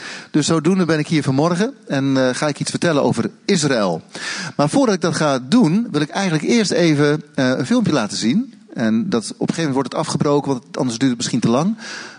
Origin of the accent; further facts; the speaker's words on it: Raalte, Overijssel, Netherlands; en ik kom uit Raalte, nog niet zo heel ver hier vandaan.